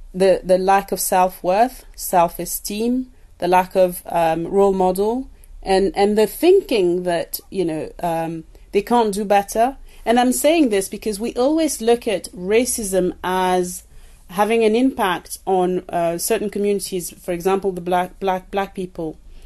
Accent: Paris, Île-de-France, France; also born or lived in Cameroon; When I was in Cameroon, that story is quite known. But growing up in Paris, it wasn't.

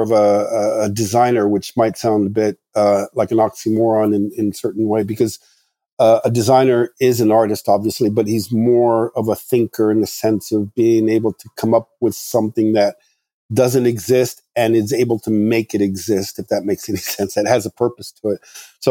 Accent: Morocco; I grew up in Morocco, so it was probably a horse or a donkey or something

